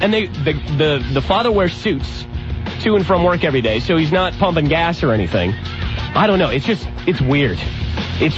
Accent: Florida, United States; I'm from Florida, so this hot weather inside the 970 studio here is not really bothering me so much.

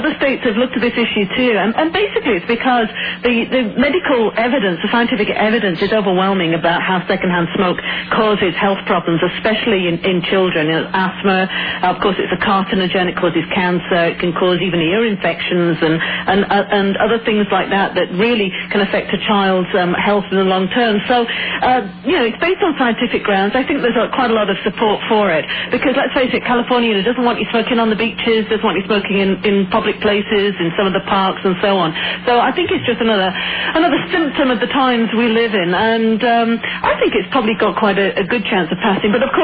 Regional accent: United Kingdom; as somebody who was born and raised in Britain

